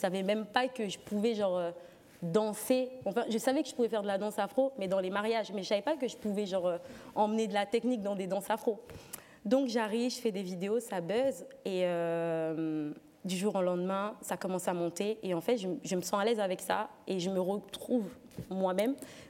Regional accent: Central African Republic; je rentre dans mon pays, du coup, je suis centrafricaine. Je rentre à Bangui

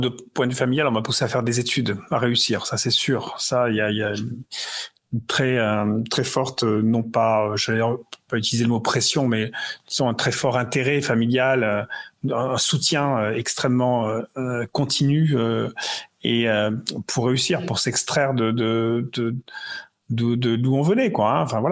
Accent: Marseille, Provence-Alpes-Côte d'Azur, France; born there; now in Paris, France; je suis né à Marseille il y a longtemps maintenant. Trop longtemps. Et donc, je suis un provincial qui est monté à Paris, comme on dit, de façon un peu balsacienne. J'ai vécu les 20 premières années de ma vie dans la cité phocéenne à Marseille.

